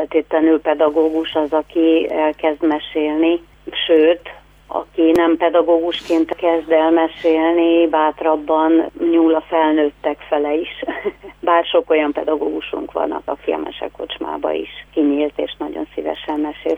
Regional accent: Cluj-Napoca, Cluj County, Romania; Így hát nekem is nagyon fontos a kolozsvári létem, a gyerekkori emlékeim. Kálvária domb alatt nőttem fel nagymamámnál, mamimnál, és onnan is nagyon sok élményt, emléket hozok magammal.

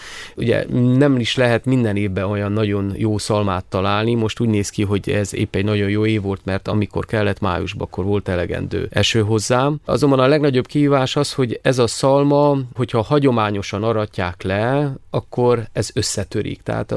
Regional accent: Cluj-Napoca, Cluj County, Romania; Én Kolozsváron születtem, Monostoron nőttem fel

